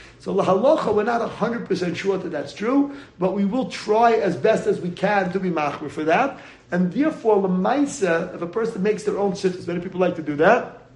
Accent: Riverdale, New York, United States; so I grew up in Riverdale. Riverdale at the time was a small Jewish community, you know, back in the late 60s, early 70s.

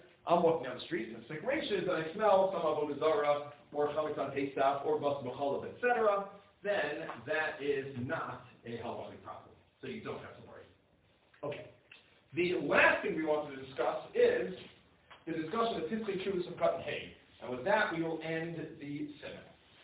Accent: Brooklyn, New York, United States; growing up in Brooklyn, I had Italian neighbors.

